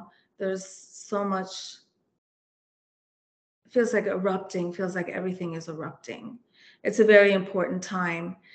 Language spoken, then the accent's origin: English; Washington, D.C. area, United States; also born or lived in Istanbul, Turkey / Montreal, Canada; So I was born in Istanbul, Turkey. And when I was a baby, my parents and I emigrated from Istanbul to Montreal, Canada, where my sister was born. And then we came to the D.C. area, and that's where I grew up.